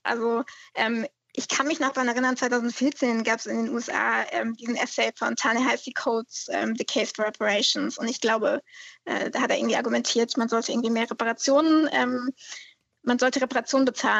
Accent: Germany; ich bin ja auch Deutsche

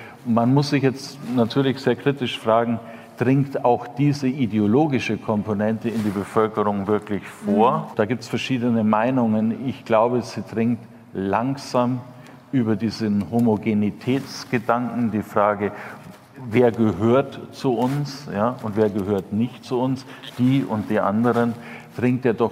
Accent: East Germany, Germany; jetzt spreche ich sozusagen als Ossi, ne?

